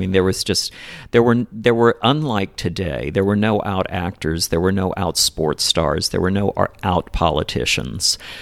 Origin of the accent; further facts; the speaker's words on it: Metairie, Louisiana, United States; I did, yes. And I grew up in Metairie, which was kind of the same suburban bubble